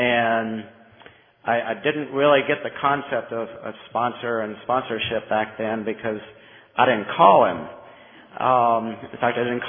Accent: Silver Spring, Maryland, United States; I'm from Silver Spring, Maryland is my home group. I'm from Maryland, and I bring you greetings from Maryland.

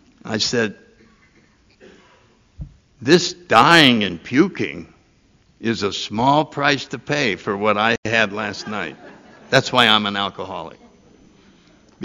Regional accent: New Haven, Connecticut, United States; And I grew up in New Haven. I went to a little prep school outside, and it fed right into Yale University.

